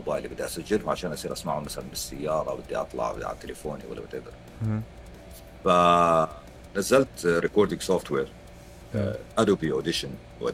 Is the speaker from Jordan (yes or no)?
yes; Jordan; وقت ما أنا كنت ساكن بالأردن. أنا باي ذا واي أنا سعودي الأصل عشان الناس يعرف، فكنت ساكن بالأردن وعشت كل حياتي 26 سنة عشت بالأردن.